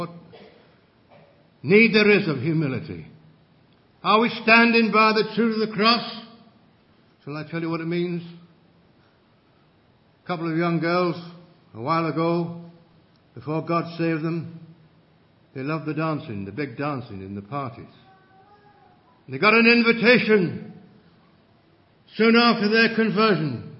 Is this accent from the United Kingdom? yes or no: yes; England, United Kingdom; now in Scotland; I'm an Englishman, and I've survived in Scotland a long time.